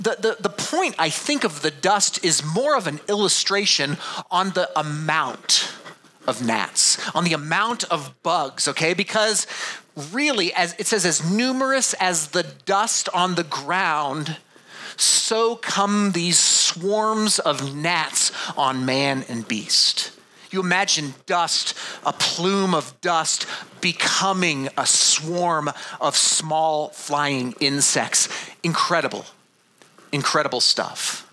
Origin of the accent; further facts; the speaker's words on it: Colorado, United States; now in Minnesota, United States; I thought, yeah, I'm from Colorado.